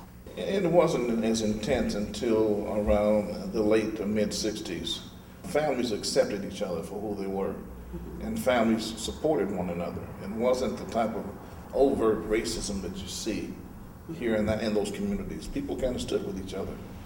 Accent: Portland, Oregon, United States; I was born and raised in Portland. My parents came from Arkansas

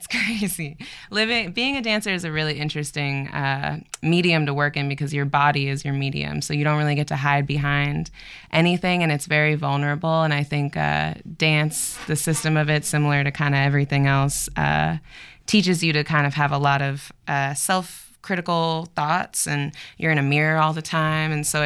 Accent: Portland, Oregon, United States; also born or lived in Baltimore, Maryland; I grew up here. I'm from Baltimore originally. My family moved here when I was six, so I'm a Portland baby.

